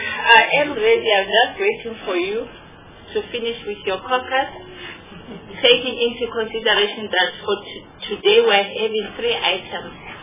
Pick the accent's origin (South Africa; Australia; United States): South Africa; North West; I'm from the Northwest Province.